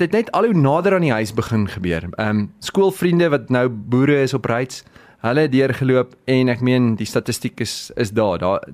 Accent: Free State, South Africa; kom ons hardloop deur die Vrystaat. My tuisdorp is daar

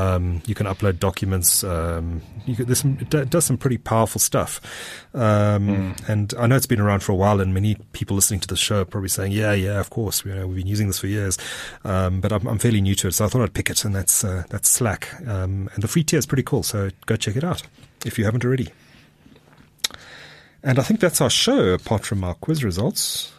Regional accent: Durban, KwaZulu-Natal, South Africa; And the answer is my hometown, Durban. Durban by the sea.

